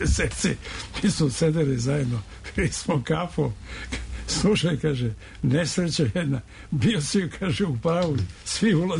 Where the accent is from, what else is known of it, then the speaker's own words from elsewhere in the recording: Belgrade, Serbia; Ja sam odrastao u Šafarikovoj ulici, u zgradi koja je dvotrakt